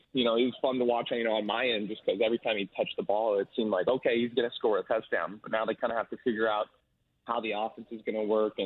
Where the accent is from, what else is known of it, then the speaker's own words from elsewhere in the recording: Dallas, Texas, United States; I come from Dallas, Texas. I grew up there, and Derby's the closest thing to a Texas high school that I've seen in my 5 years in Kansas.